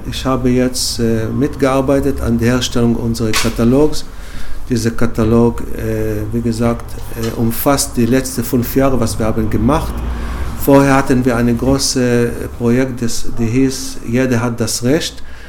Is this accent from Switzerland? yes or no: no; Israel; German is a second language; Ich komme ursprünglich aus Israel. Ich bin nun schon 30 Jahre.